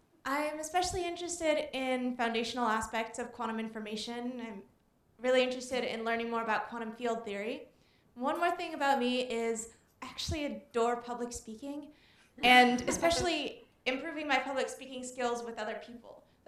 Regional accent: United States; I'm from the United States. I went to university, well, I'm originally from very far south where it's very hot.

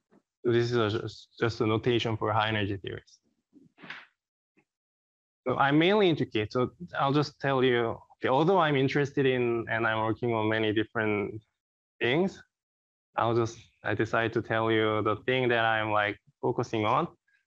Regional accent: South Korea; English is a second language; moved away as an adult; now in Canada; So I'm from South Korea.

